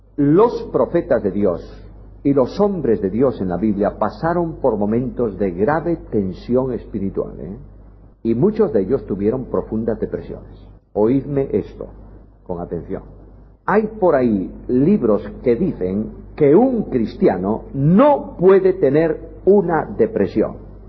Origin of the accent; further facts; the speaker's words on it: Galicia, Spain; Y yo, como gallego, buen gallego